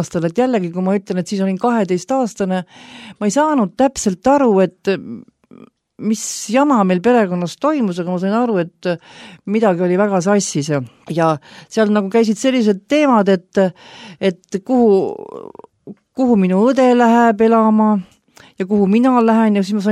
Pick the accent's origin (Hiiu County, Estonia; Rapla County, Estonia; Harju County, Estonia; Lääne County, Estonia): Harju County, Estonia; Tallinn; 20. veebruaril 1957 ma sündisin Tallinnas, nii et ma olen pealinna tüdruk ja elasin Nõmmel ja ma elasin Nõmme Lõie tänaval